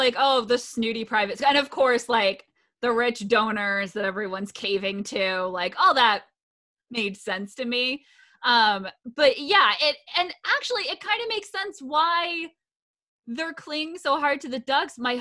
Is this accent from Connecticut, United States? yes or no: yes; Connecticut, United States; I mentioned I'm from Connecticut